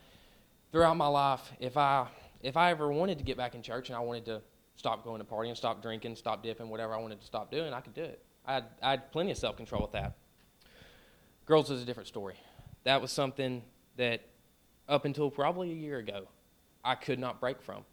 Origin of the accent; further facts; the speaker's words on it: Texas, United States; just because I'm from Coleman County, and you don't really hear that stuff up here.